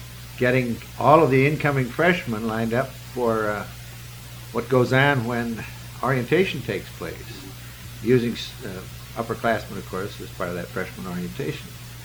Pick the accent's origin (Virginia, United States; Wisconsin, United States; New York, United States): Wisconsin, United States; Janesville; also born or lived in Sun Prairie / Edgerton; We were living in Edgerton at the time. My dad was superintendent there. We were there from 1912 to 1920 when he took the position of superintendent of the schools at Janesville. And for 7 years, we were in Janesville